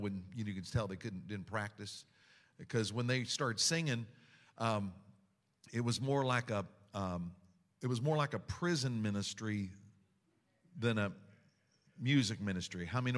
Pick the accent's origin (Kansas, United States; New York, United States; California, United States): Kansas, United States; I was raised in Kansas, and I'd work on farms